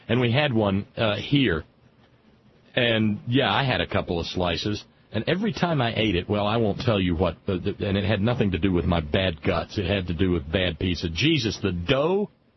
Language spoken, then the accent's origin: English; Alabama, United States; I remember there was one in my hometown in Alabama, and it did.